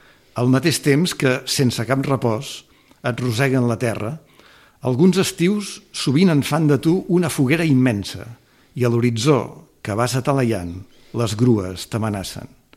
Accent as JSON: {"language": "Catalan", "town": "Barcelona", "region": "Catalonia", "country": "Spain", "said": "Jo com a barceloní, gairebé tota la vida, quan sortíem fora de Barcelona, anàvem cap al nord."}